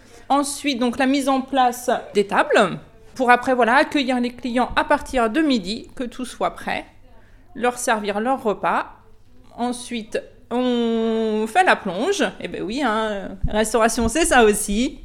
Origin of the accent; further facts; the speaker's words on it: Bain-de-Bretagne, Brittany, France; Donc moi j'ai 36 ans, je viens du côté de Bain-de-Bretagne.